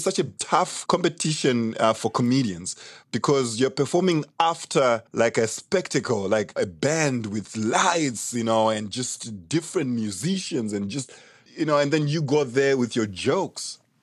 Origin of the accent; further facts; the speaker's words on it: Zimbabwe; now in United States; because I come from Zimbabwe and then I moved to America.